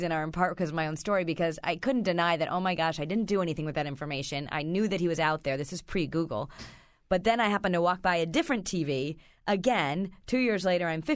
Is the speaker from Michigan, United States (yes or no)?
yes; Detroit, Michigan, United States; Yes, I grew up in the Detroit area.